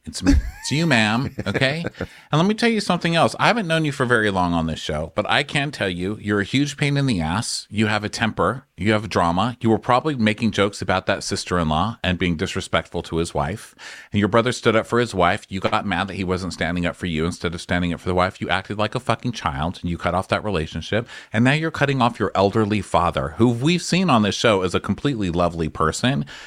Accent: Paterson, New Jersey, United States; I'm from Patterson.

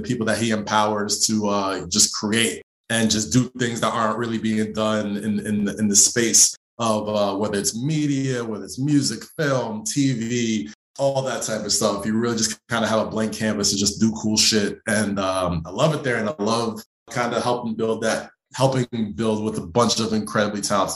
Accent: Nigeria; And then it was like, oh, we're both Nigerian.

